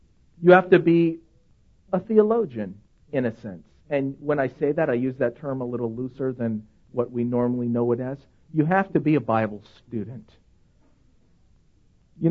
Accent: Yorba Linda, California, United States; I was born and raised in Yorba Linda. I've really never gone far.

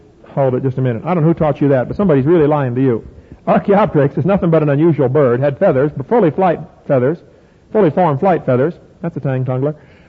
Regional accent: Illinois, United States; Man, I come from Illinois, corn country.

